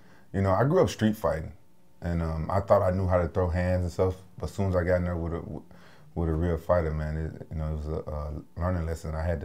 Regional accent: Memphis, Tennessee, United States; Yeah, so I grew up in South Memphis.

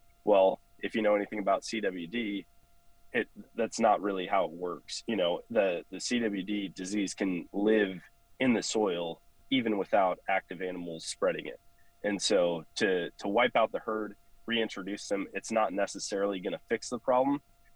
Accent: Eau Claire, Wisconsin, United States; So I grew up in Eau Claire, Wisconsin, which for people who don't know, it's about an hour east of Minneapolis, Minnesota

